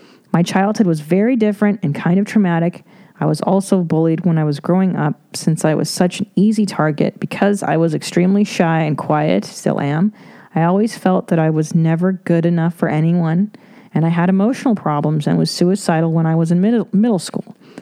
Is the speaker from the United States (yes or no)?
yes; Los Angeles, California, United States; I say depressing because I grew up in Los Angeles. I grew up watching the Rodney King beatings.